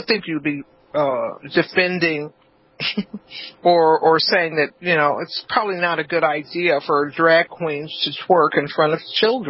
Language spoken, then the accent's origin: English; Los Angeles, California, United States; Because I was raised in Watts, for sure.